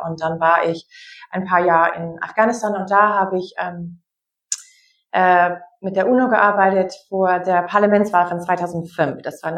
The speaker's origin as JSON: {"language": "German", "region": "Wisconsin", "country": "United States", "tie": "born or raised there", "second_language": "German", "lives_now": "Germany", "said": "Also ich bin Amerikanerin, wie du gesagt hast. Ich bin in Wisconsin aufgewachsen, wie man gesehen hat, ein sehr wichtiger Swing State dieses Jahr."}